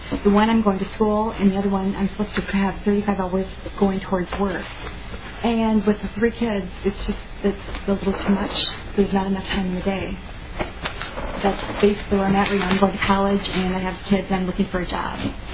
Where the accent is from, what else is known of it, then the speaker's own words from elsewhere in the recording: Austin, United States; I'm from Austin. I am a single mother with three children.